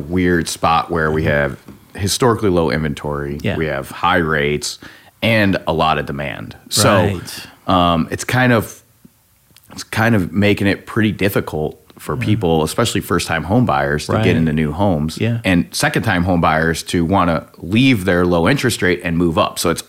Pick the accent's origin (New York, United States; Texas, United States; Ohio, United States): Ohio, United States; Rocky River; now in Lakewood, United States; I grew up in Rocky River. The office is in Rocky River. I currently live in Lakewood